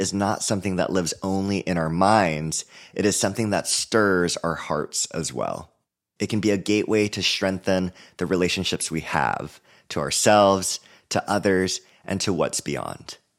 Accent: Hawaii, United States; now in Oakland, United States; I'm originally from Hawaii, but live in Oakland, California now.

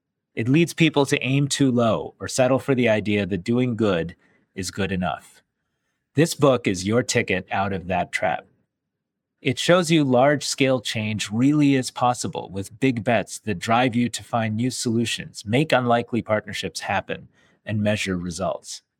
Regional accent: Detroit, Michigan, United States; watching in awe as Nelson Mandela spoke to thousands of people in my hometown of Detroit

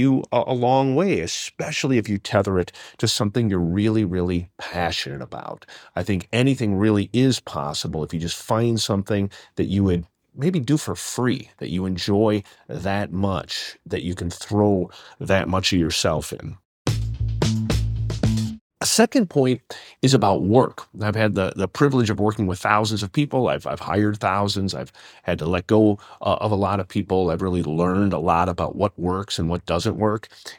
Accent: Oshkosh, Wisconsin, United States; born there; I was born in Wisconsin in Oshkosh

